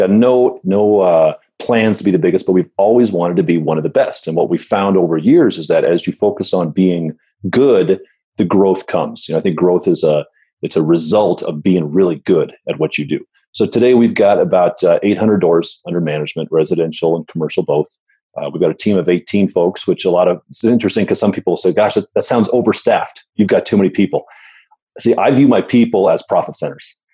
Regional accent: Denver, Colorado, United States; the quick background on me is I'm from Denver

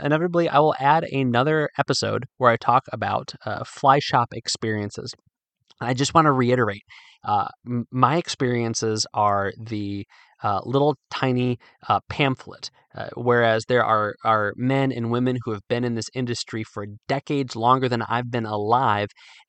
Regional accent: Midwest, United States; I say in the article that although I'm from the Midwest, Virginia is home.

